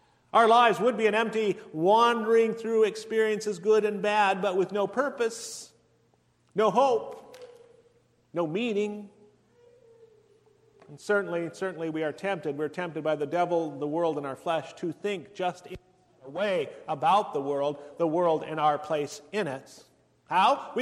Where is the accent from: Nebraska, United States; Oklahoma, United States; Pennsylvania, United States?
Nebraska, United States; also born or lived in Colorado; I grew up in Nebraska and Colorado, my wife in Michigan